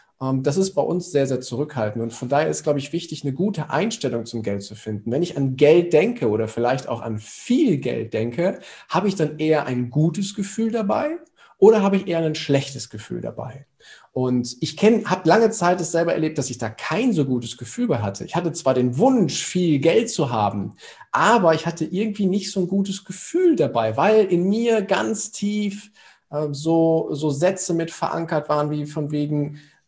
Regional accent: Germany; ich bin charmante 39, komme aus Deutschland, wohne in Nordrhein-Westfalen, genauer gesagt in Gütersloh, quasi im Herzen von dieser Republik

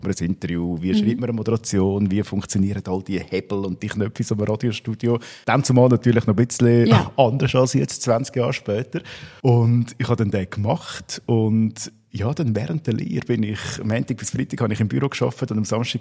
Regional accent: Aargau, Switzerland; eingeladen worden vom Rotary Club im Fricktal, also in meiner Heimat.

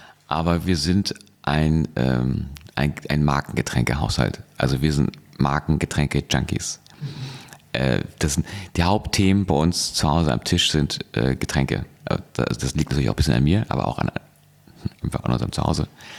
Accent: Hamburg, Germany; ich komme aus Hamburg

